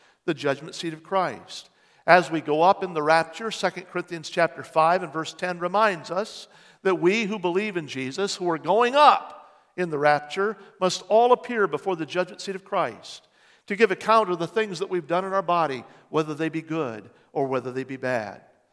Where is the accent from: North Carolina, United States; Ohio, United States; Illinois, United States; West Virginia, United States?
West Virginia, United States; Bernard Birch was my high school Sunday school teacher growing up in West Virginia.